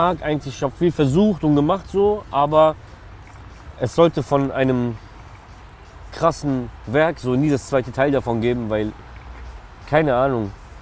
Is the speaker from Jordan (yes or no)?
no; Russia; Dubai fand ich cool so, als Russe so.